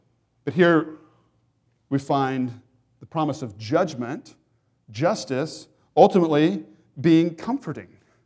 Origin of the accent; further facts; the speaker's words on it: the South, United States; And I grew up in the South as well.